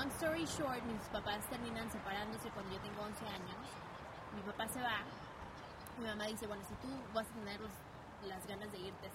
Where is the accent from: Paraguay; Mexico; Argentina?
Mexico; Mexico City; also born or lived in Los Angeles, United States; Nací en Los Ángeles, a mi papá no le gusta Estados Unidos, jamás le ha gustado. Entonces, mi mamá vino y me parió, como dice, y nos fuimos a la Ciudad de México. Yo crecí